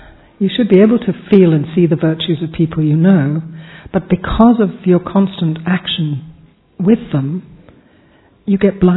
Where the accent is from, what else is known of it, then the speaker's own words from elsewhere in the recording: London, United Kingdom; And I was brought up with Daddy in London, of course, so I'm very, very, very, very fortunate.